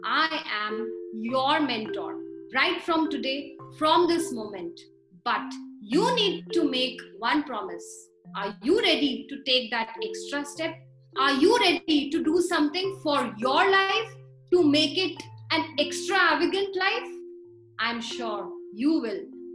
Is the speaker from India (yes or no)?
yes; India; And being an Indian, it is like automatic. It is inbuilt in us. It's our culture, our traditions that we need to spread across the world.